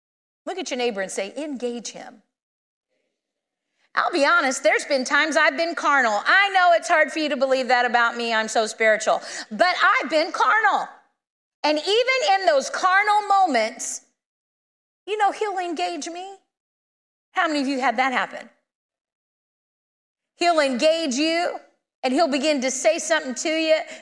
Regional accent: Indiana, United States; I'm from Indiana. We have all seasons. We have blizzards. We have snow. I love it all.

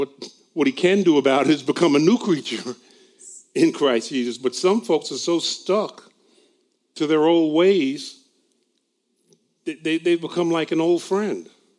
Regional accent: New York, United States; now in Pennsylvania, United States; I know I'm in Pennsylvania, but I'm a New Yorker.

